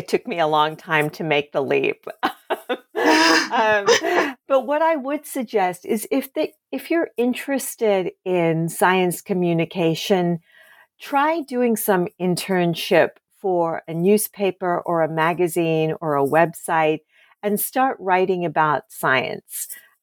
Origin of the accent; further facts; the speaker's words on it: Australia; when I grew up in Australia